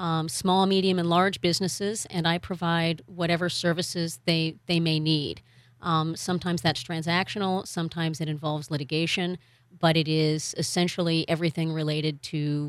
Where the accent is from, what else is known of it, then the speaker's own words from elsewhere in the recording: Oakdale, California, United States; now in Sacramento, United States; I grew up in Oakdale.